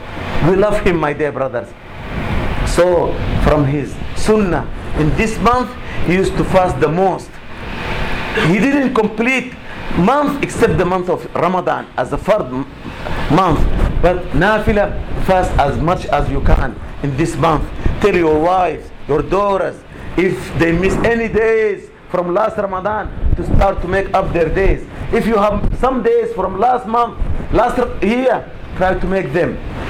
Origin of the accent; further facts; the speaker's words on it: Sudan; I'm from Africa or from Sudan.